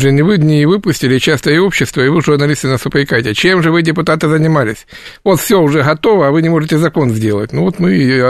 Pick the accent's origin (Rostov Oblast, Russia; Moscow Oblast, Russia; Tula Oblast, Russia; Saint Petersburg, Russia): Rostov Oblast, Russia; Rostov-on-Don; я из Ростова-на-Дону депутат.